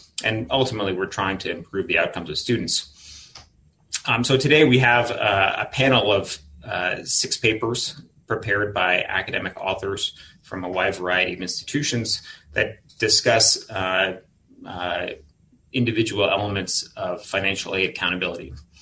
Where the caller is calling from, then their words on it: Salt Lake City, Utah, United States; As is the new normal, I am joining you from Salt Lake City, where we were experiencing hurricane force winds, and I had to leave my house, which has no power.